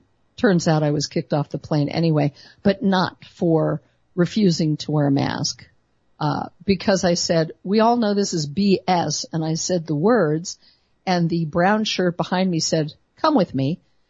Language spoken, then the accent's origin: English; Denver, Colorado, United States; I used to hail from Colorado. In fact, Denver is my hometown. My parents, may they rest in peace, were born and raised in Denver as well.